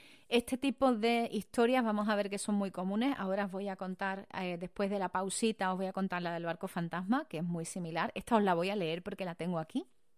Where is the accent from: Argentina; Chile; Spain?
Spain; Perdóname porque soy española. Hablo inglés, sí, como puedes escuchar, pero no tengo ni idea de gaélico.